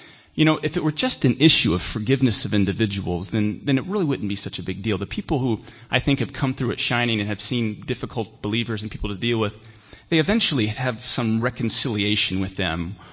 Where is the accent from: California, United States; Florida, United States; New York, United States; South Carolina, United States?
South Carolina, United States; In the deep south where I'm from, in South Carolina, I've hidden my accent that you might understand me.